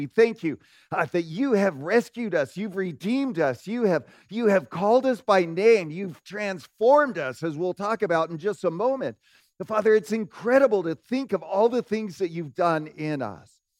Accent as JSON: {"language": "English", "town": "Phoenix", "region": "Arizona", "country": "United States", "tie": "born or raised there", "said": "I grew up in Phoenix. And in Phoenix, your view of seasons are like totally skewed."}